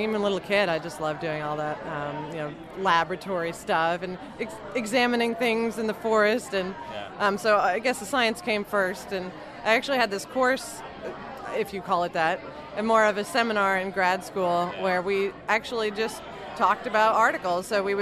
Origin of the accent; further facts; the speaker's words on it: Charlottesville, Virginia, United States; I'm from Charlottesville, Virginia, and my blog is The Academic Wino.